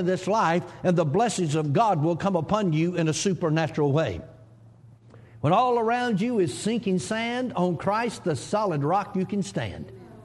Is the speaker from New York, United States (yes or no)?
no; Georgia, United States; just my home state of Georgia, even though I live in Oklahoma now